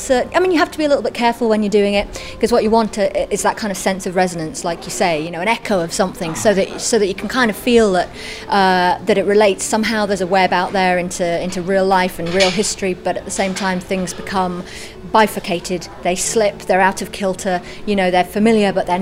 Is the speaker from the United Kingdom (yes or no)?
yes; Penrith, North West England, United Kingdom; now in Carlisle, United Kingdom; So Penrith is the town where, it was my hometown, I went to school there